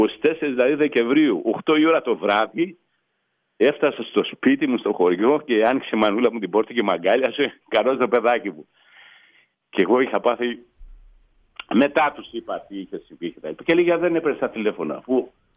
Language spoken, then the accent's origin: Greek; Peloponnese, Greece; Και έπιασε το καράβι Νεάπολη απέναντι εκεί, η Λακωνία, απέναντι από το χωριό μου